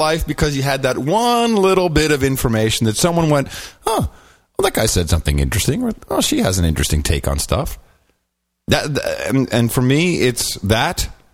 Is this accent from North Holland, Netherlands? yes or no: yes; Amsterdam, North Holland, Netherlands; I grew up in Amsterdam. I saw it working quite well, thank you.